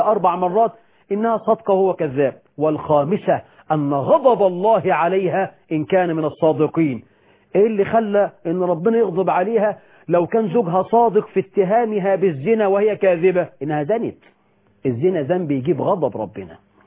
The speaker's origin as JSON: {"language": "Arabic", "country": "Egypt", "said": "اللهم واجعل بلدنا مصر أمنا أمانا"}